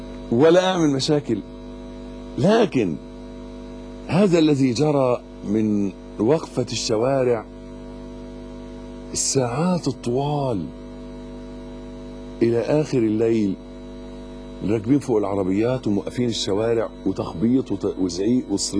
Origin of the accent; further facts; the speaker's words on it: Egypt; ده بالنسبة لنا احنا كمصريين مشكلة اكبر، يعني لازم نفهمها كلنا كمصريين ان دي مشكلتنا.